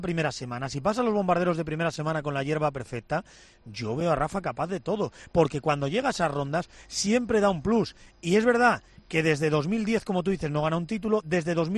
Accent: Spain; somos españoles y estiramos las reglas hasta donde se puede

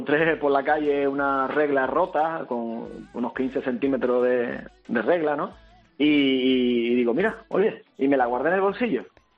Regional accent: Seville, Andalusia, Spain; Solo que como yo nací en Sevilla y me crié con sevillanos, le aspiramos la Z es del ceceo.

